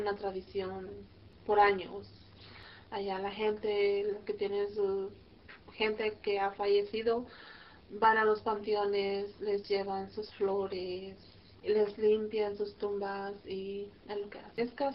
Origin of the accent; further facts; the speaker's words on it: Michoacán, Mexico; Yo soy de México, está bonito. Es un país donde yo nací, es calmado, en cierta forma.